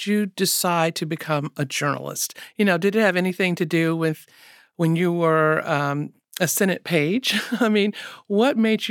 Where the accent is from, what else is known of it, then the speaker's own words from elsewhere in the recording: Florida, United States; I remember I grew up in the Missionary Baptist Church in Florida.